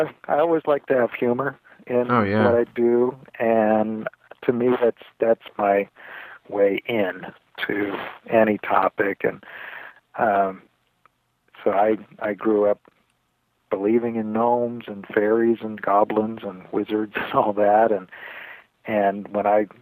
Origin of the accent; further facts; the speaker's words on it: Iowa, United States; now in California, United States; I live in California, and been out here about 12 years, but I grew up in the Midwest. In Iowa, and was raised in a small town